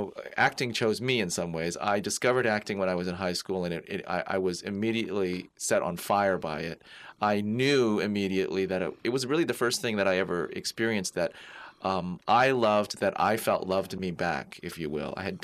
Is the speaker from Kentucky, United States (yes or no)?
no; San Francisco, California, United States; So growing up in San Francisco was probably a lot like growing up for any gay teen or gay child anywhere in the country.